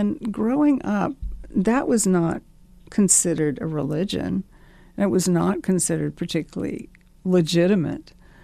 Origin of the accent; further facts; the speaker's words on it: Deep South, United States; I grew up in the Deep South